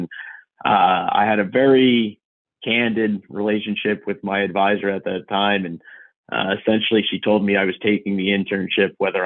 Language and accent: English; New Jersey, United States; So I am born and raised in New Jersey.